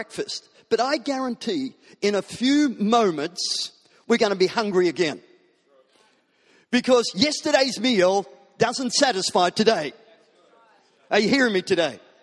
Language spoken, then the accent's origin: English; New South Wales, Australia; I'm a Christian and I'm from New South Wales.